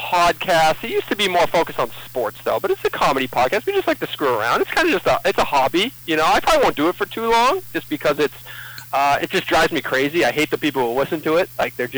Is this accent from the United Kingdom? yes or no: no; New England, United States; because I'm from New England.